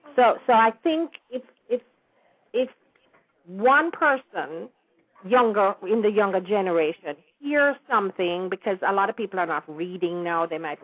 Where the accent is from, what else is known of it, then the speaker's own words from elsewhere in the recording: Jamaica; moved away; we are mostly oldies in the diaspora who have fond memories of growing up in Jamaica in the early days before independence.